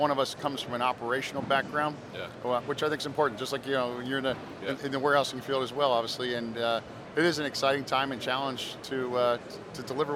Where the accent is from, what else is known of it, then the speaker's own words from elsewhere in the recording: New Jersey, United States; I tell you, that's interesting because I'm actually from New Jersey. So when I was in Jersey 15, 20 years ago, the warehouses were really not that common.